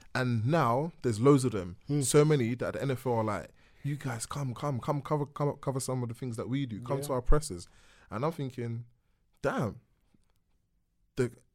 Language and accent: English; London, United Kingdom; Listen, I'm from Canning Town, yeah?